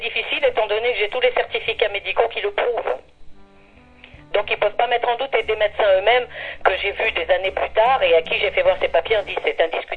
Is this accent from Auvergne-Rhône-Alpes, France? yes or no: yes; Grenoble, Auvergne-Rhône-Alpes, France; quelqu'un qui venait d'arriver à Grenoble, puisque je suis native de Grenoble.